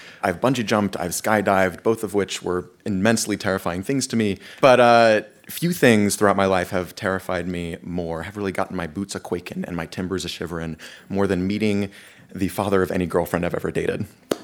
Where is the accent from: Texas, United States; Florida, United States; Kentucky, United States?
Texas, United States; I don't know if it was just that I was born and raised in Texas